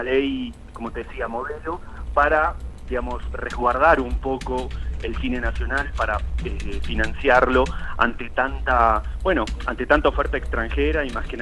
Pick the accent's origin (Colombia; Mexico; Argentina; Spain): Argentina; Salta; yo soy cineasta acá de Salta